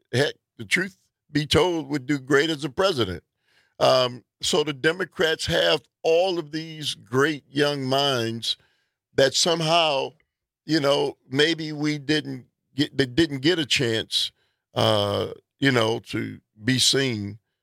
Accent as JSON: {"language": "English", "town": "Milwaukee", "region": "Wisconsin", "country": "United States", "tie": "born or raised there", "said": "Well, she will be back in Milwaukee, my hometown, on tomorrow."}